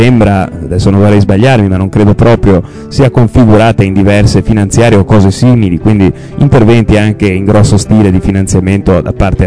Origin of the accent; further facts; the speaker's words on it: Liguria, Italy; siccome sono io ligure